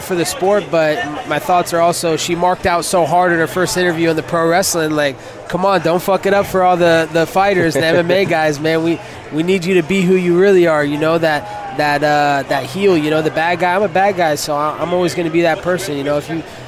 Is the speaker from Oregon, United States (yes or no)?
yes; Oregon, United States; You know, the guy that I grew up with in Oregon is my Oregon bad guy brother, Chael Sonnen.